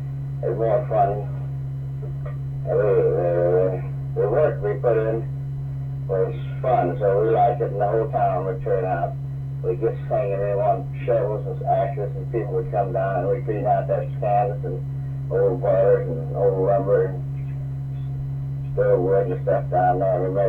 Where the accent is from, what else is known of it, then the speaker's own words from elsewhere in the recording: Albuquerque, New Mexico, United States; born there; now in Fairbanks, United States; I was born in 1885 in Albuquerque, New Mexico.